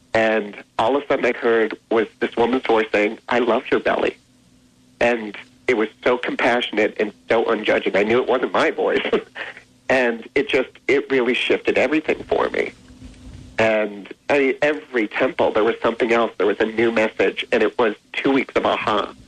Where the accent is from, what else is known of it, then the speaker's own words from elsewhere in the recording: Connecticut, United States; I'm a wasp from Connecticut.